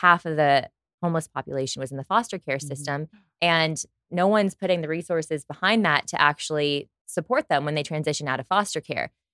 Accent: California, United States; I was born and raised outside of Los Angeles in the Valley.

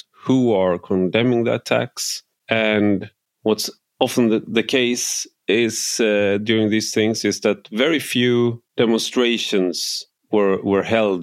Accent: Sweden; And so that was actually one of the first responses from our prime minister and our ex-prime minister, who's Magdalena Andersson

